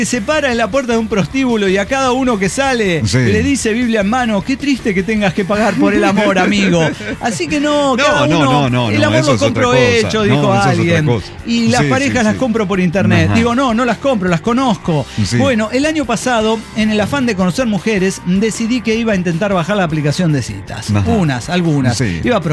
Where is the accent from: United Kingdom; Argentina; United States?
United States; California; born there; Sí, yo nací en California, ¿eh?